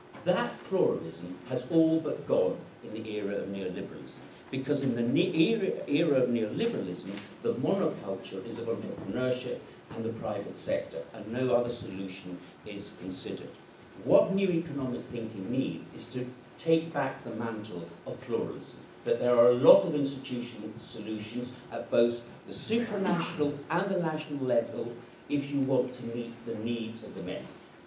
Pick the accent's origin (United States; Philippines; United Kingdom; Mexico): United Kingdom; I grew up in Britain in the 1970s